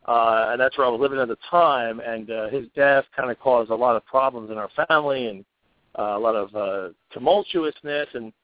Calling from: Burlington, New Jersey, United States; Well, I'm calling from Burlington, New Jersey, which is basically right in the middle of the state

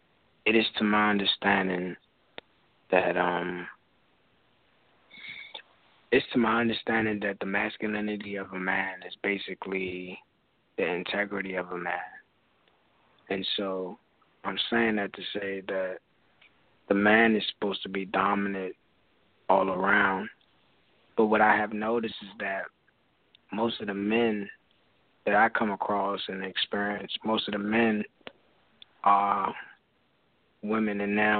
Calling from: Washington, District of Columbia, United States; I'm calling from out of Washington, D.C.

